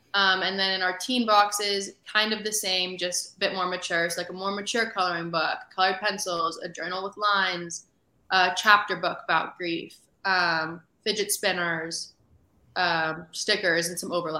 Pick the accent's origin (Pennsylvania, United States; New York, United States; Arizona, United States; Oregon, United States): Arizona, United States; because I'm from Arizona, so we started in Arizona, with just different grief organizations around the valley.